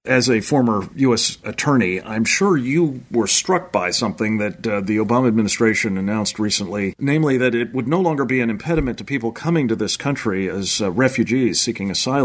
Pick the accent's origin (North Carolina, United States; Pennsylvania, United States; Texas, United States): Pennsylvania, United States; the 10th District of my home state, Pennsylvania